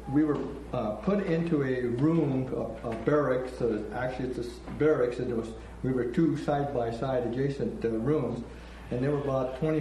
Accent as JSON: {"language": "English", "town": "Wapato", "region": "Washington", "country": "United States", "tie": "born there", "also_born_or_lived": "Portland", "said": "I was born in 1934 in the Yakima Valley in Wapato, Washington. And Wapato, Washington is on a Yakima Indian Reservation."}